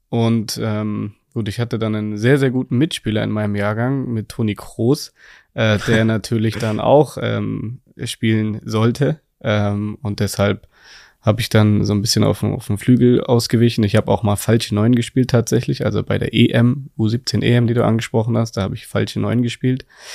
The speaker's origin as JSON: {"language": "German", "region": "Berlin", "country": "Germany", "tie": "born or raised there", "said": "Berlin ist und bleibt meine Heimat. Ich bin da groß geworden, meine ganze Familie wohnt da immer noch, die engsten Freunde wohnen dort."}